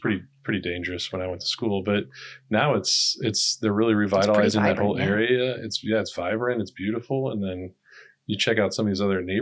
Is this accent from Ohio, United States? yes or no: yes; Cleveland, Ohio, United States; Cleveland.